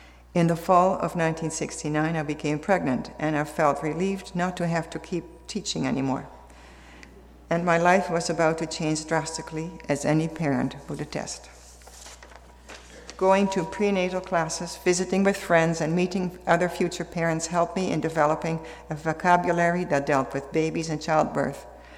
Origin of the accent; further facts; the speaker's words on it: Netherlands; English is a second language; moved away as an adult; now in Canada; I did leave my home country, the Netherlands, presumably for good.